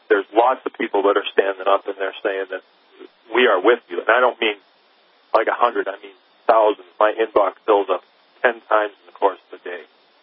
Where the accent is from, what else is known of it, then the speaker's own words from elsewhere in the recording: New England, United States; I'm from New England, and when I was a kid, I used to have to walk past a monument